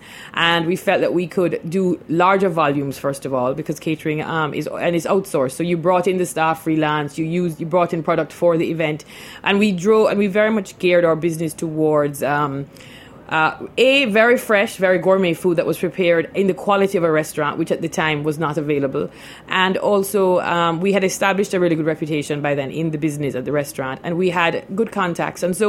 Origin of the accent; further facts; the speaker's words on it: Jamaica; also born or lived in Canada; And so we're from Jamaica. We grew up there. We went to university in Canada. We both